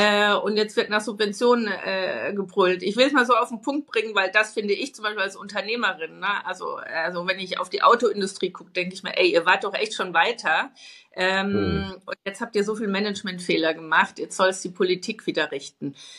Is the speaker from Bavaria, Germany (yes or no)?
yes; Bavaria, Germany; Du weißt, ich komme ja aus Bayern